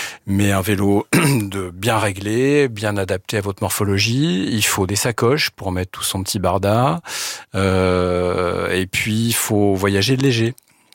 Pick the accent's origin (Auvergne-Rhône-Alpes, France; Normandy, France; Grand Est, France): Normandy, France; je suis normand.